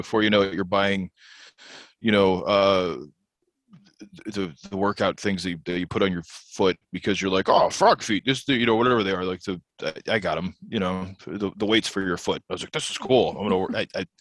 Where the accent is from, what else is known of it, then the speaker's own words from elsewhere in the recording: New Jersey, United States; Because Gary is a Jersey guy. I grew up in New Jersey.